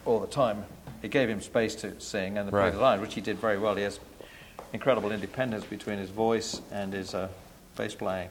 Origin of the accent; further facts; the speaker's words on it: England, United Kingdom; being English, you know, of course, there's a Jamaican community that's always been, certainly in London, so I was very aware of it.